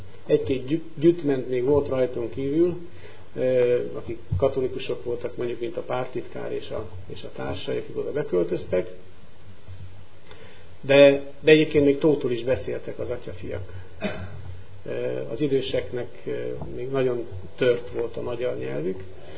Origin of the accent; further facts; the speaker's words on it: Karcag, Jász-Nagykun-Szolnok, Hungary; born there; Én karcagi születési vagyok, és református kerességű karcagi kun gyerekként születtem, és láttam meg a napvilágot. 20 éves korunkban, amikor összeházasodtunk, elköltöztünk Nógrád megyébe